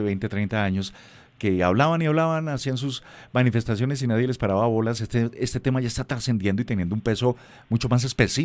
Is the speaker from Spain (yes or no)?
no; Colombia; que se adapten a nuestra realidad como colombianos